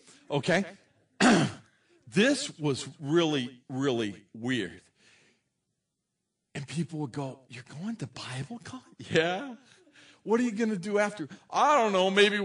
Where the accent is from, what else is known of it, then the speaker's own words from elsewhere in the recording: California, United States; I've always been a Southerner. I'm from Southern California.